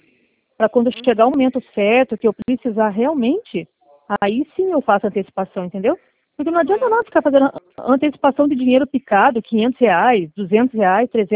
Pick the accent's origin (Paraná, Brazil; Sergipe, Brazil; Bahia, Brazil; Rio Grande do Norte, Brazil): Paraná, Brazil; Curitiba; Eu sou de Curitiba.